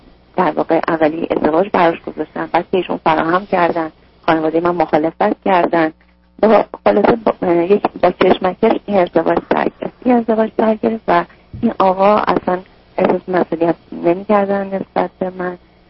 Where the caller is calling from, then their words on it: Iran; من از ایران هستم.